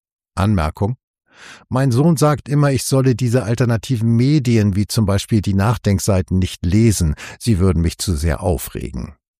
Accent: Hamburg, Germany; Auch unsere Wohnung in Hamburg-Barmbek wurde durch die Bomben zerstört

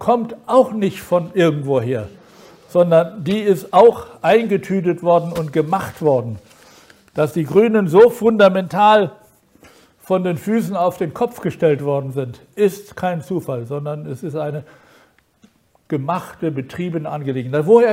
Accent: Baden-Württemberg, Germany; das ist ja Baden-Württemberg, müssen Sie mal, also mein Heimatland

